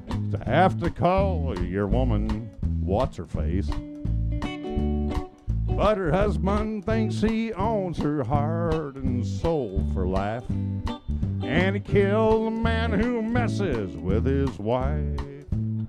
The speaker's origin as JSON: {"language": "English", "region": "Texas", "country": "United States", "tie": "born there", "said": "I was born down there in Texas, so well, we were going to welcome you to our country."}